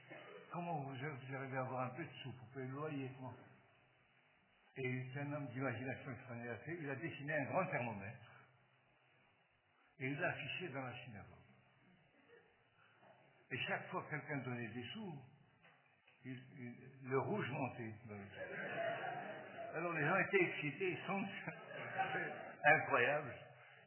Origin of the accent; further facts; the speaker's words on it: Morocco; moi je suis du Maroc, je suis traditionnaliste, je suis né au-dessus d'une synagogue.